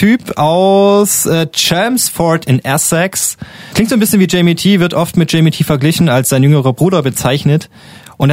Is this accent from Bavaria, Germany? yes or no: no; Saxony, Germany; Ja, ich komme ja aus Sachsen. Lass mich mal sächsisch reden